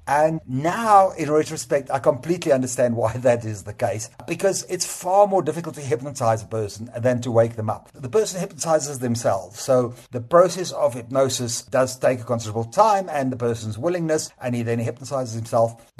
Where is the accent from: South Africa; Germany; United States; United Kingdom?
South Africa; I am actually Afrikaans, so many people think I'm English. I'm not. I'm Afrikaans.